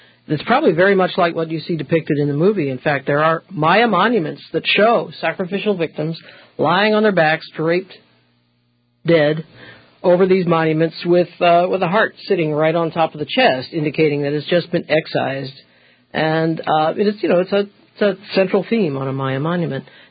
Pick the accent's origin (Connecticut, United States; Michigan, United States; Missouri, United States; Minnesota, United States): Missouri, United States; Well, in a nutshell, I grew up in Missouri.